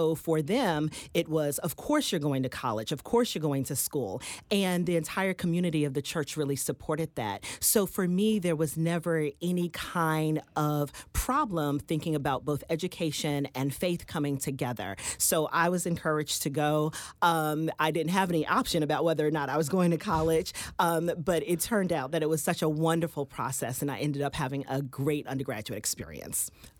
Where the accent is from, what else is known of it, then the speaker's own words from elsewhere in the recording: Brooklyn, New York, United States; So I grew up in Brooklyn, New York, had a pretty typical childhood, raised by my grandparents, and we were church kids.